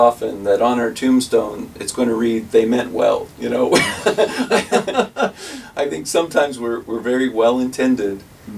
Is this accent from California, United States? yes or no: no; Virginia Beach, Virginia, United States; I grew up in Virginia Beach, and was saved in my teenage years